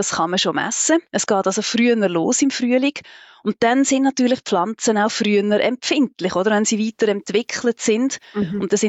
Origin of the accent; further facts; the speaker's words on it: Switzerland; Also bei uns in der Schweiz haben wir einen Eisheiligen weniger.